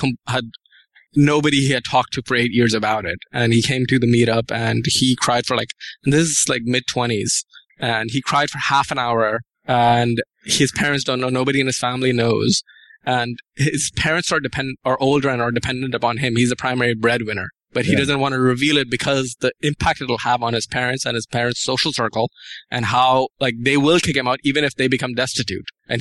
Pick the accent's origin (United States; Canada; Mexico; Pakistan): Pakistan; I'm from Pakistan originally